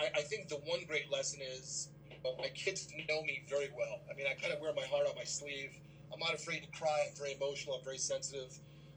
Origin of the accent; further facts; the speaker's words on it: Long Island, New York, United States; Growing up in Long Island in the 80s, you know, all of my friends